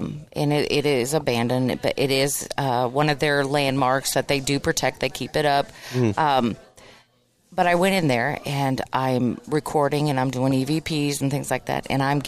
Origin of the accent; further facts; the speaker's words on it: Missouri, United States; And I'm like, well, I'm from the Missouri. You're going to have to show me because I'm from the show me state.